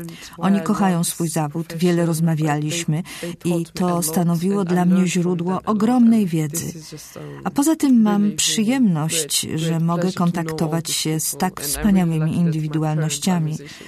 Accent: Turkey; urodziłam się i wychowałam w Turcji.

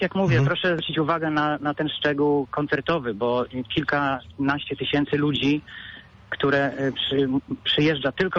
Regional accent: Wrocław, Lower Silesian Voivodeship, Poland; a jestem z Wrocławia.

